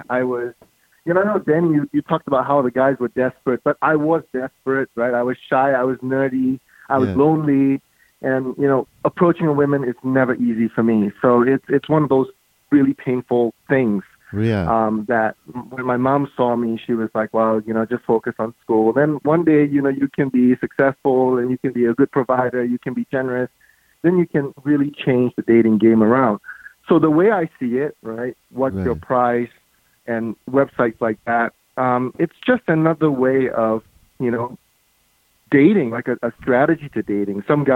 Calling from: Las Vegas, Nevada, United States; I live in Las Vegas, so very close to Los Angeles.

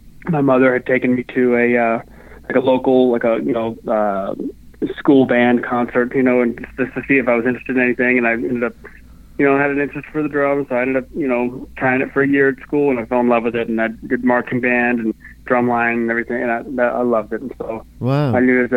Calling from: Phoenix, Arizona, United States; also born or lived in Pennsylvania; At home in Phoenix, Arizona.

